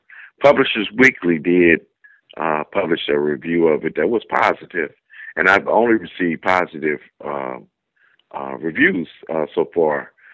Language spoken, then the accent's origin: English; California, United States; Part for one of the reasons Esalen was packed, though, because I'm from Southern California.